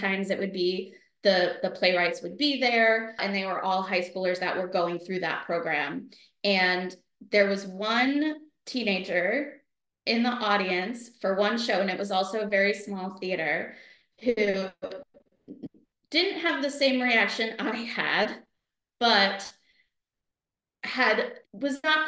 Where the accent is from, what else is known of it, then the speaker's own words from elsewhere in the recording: Sarasota, Florida, United States; I grew up in Sarasota, Florida, and there is actually a lot of theater in Sarasota